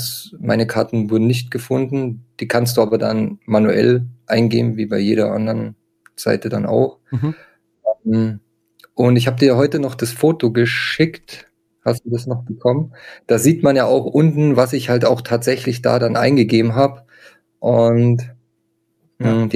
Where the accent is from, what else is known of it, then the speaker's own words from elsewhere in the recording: Bavaria, Germany; Das ist bei uns in Bayern ist das so ein bisschen anders